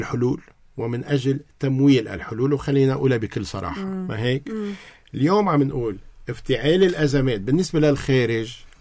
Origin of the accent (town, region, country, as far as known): Lebanon